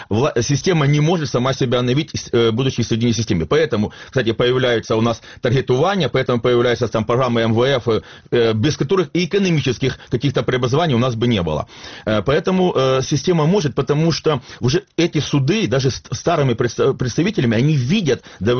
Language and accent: Russian; Mykolaiv, Mykolaiv Oblast, Ukraine; Я как уроженец Николаева